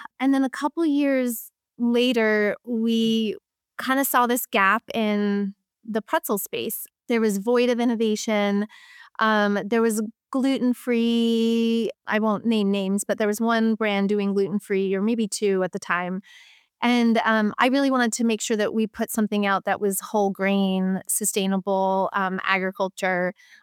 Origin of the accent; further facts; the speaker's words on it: East Coast, United States; For me, I grew up on the East Coast and grew up eating Snyder's and pretzels.